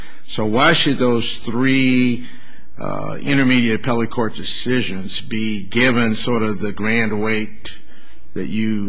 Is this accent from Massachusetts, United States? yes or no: no; Colorado, United States; I'm not a learned California judge because I'm from Colorado